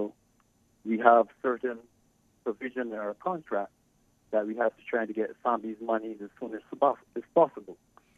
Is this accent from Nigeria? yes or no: no; Manning's Village, Saint George, Barbados; moved away; Well, I've been living out of Barbados now for about 32 years. From a small village in Barbados, village called Manning's Village, St. George.